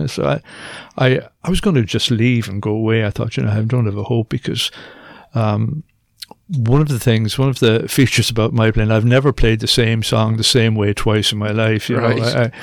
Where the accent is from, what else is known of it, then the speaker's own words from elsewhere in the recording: Munster, Ireland; I was living down the country. I'm from South Tipperary